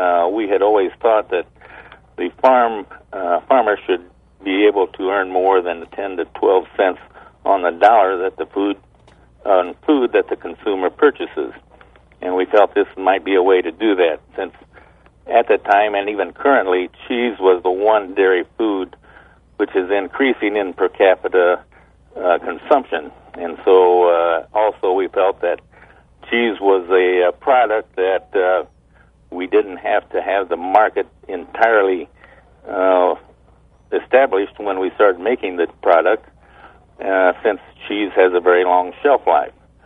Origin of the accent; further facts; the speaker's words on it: Illinois, United States; I was born and raised here in McLean County, and went to the University of Illinois